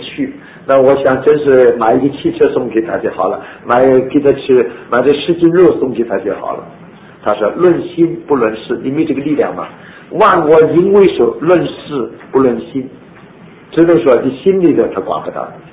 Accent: China; 我们中国人说顺手牵羊，不什么，不是透，这是诡辩的，这是诡辩法。

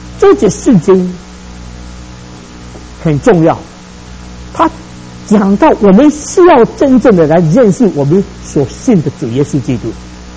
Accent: Taiwan; moved away as an adult; now in United States; 我说：“我是从台湾来这边啊，来这边留学。”

